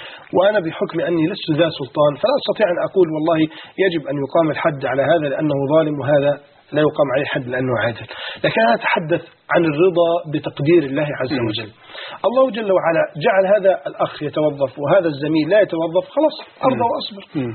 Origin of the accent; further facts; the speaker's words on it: Alexandria, Alexandria Governorate, Egypt; عندنا في اسكندرية، والشباب اللي ضاع